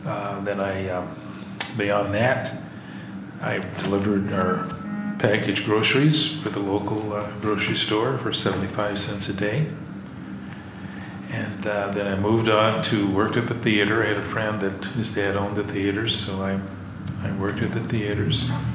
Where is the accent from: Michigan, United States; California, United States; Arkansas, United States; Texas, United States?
Arkansas, United States; Paragould; growing up in Paragould was a very interesting little town, very family oriented